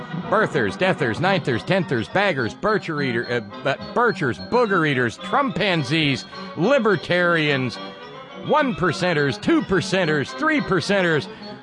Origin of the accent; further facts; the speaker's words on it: Alabama, United States; But down in my hometown, courtesy of one of my dearest, oldest friends, a fellow with whom I shared the nursery. In the hospital, time immediately following our birth back in the early 1960s. I found out via him that there in Northwest Alabama.